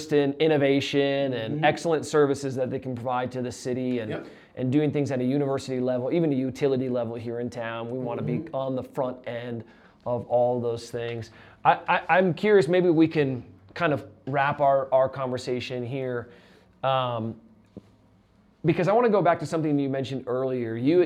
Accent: Midwest, United States; because I came from the Midwest, where I was like sticker shocked

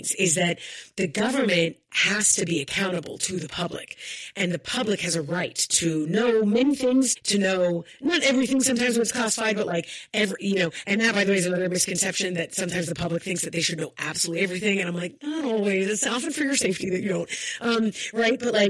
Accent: Greenwich, Connecticut, United States; So I grew up in Greenwich, Connecticut, born and raised. Both my parents came from Beirut.

